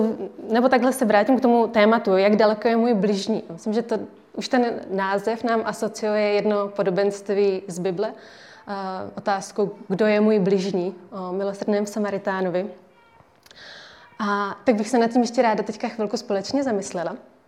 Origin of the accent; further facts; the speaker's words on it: Brno, South Moravian Region, Czechia; also born or lived in Prague; pocházím z Brna, nějakou dobu jsem ale bydlela v Praze a v Praze taky pracuji.